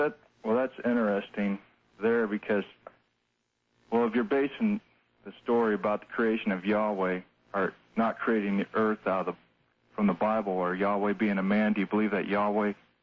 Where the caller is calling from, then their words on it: Abilene, Kansas, United States; I'm calling from Abilene, Kansas.